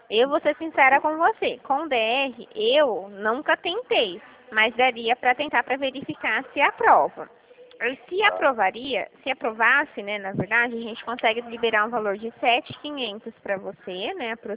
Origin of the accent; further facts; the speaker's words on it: Dracena, São Paulo, Brazil; Eu sou daqui de Dracena, certinho.